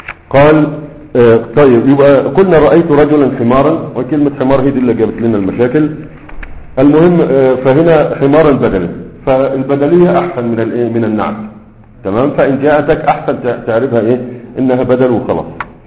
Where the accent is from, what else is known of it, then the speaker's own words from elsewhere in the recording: Egypt; هرب راح عندنا في مصر في بوصير